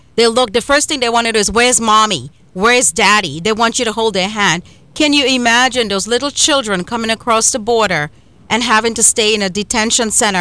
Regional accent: Trinidad & Tobago; I always say that I'm from, you know, the Caribbean. I'm from Trinidad and Tobago.

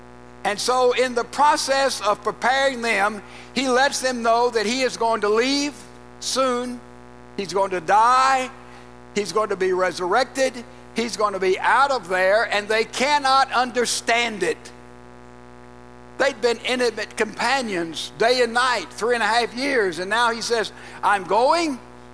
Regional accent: Laurel, Mississippi, United States; born or raised there

